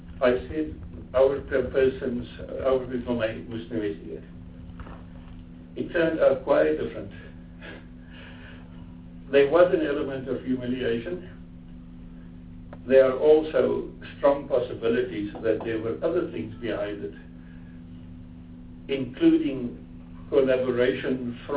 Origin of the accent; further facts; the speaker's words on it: South Africa; I was very proud that I'm South African and we do not have that.